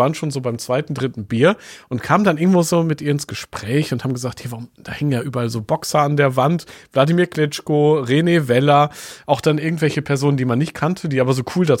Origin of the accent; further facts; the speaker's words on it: Northern Germany, Germany; Ich komme ja auch ursprünglich aus dem Norden, von daher.